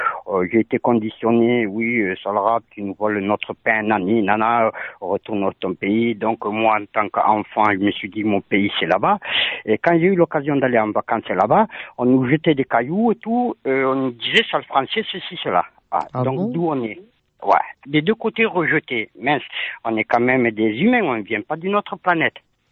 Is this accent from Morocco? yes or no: yes; Morocco; now in France; moi, je suis marocain, mon père il est sahraoui